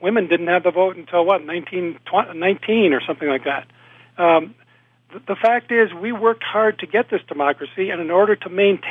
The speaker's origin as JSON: {"language": "English", "town": "Golden", "region": "Colorado", "country": "United States", "tie": "born or raised there", "said": "I was on a sustainability committee in my hometown here of Golden, Colorado"}